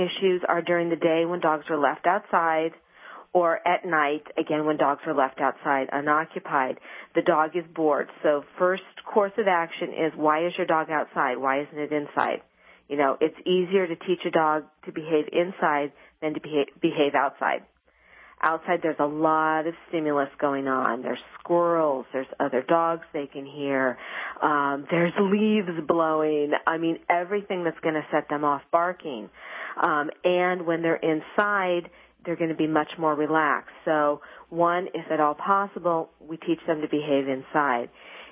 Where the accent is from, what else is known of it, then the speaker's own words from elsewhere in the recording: Bloomington, Minnesota, United States; Oh, okay, because I grew up in Bloomington, Minnesota.